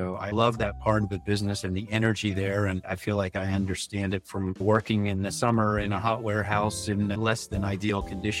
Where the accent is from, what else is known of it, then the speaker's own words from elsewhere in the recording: United States; I'm originally an American, still an American